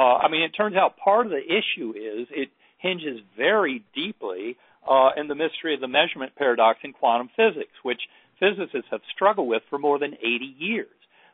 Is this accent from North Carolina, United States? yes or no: yes; North Carolina, United States; born or raised there